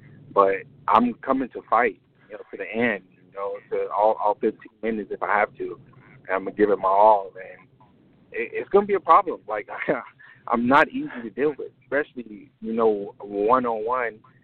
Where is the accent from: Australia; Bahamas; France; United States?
Bahamas; And I'm from the Bahamas as well. So, you know, all Bahamian men can cook. That's just how it goes if you're from the island.